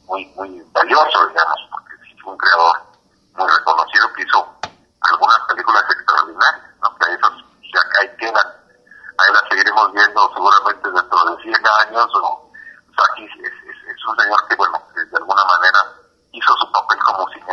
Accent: Mexico

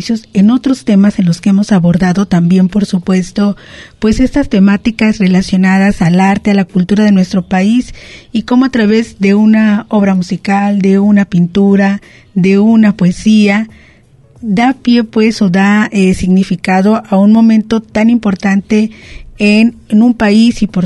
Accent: Mexico; nosotros como mexicanos

